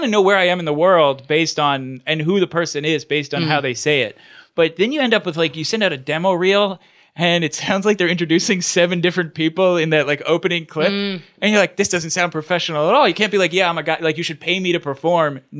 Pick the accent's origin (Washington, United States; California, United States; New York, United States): New York, United States; And so I'm like, I'm a comedian from New York, another stereotype.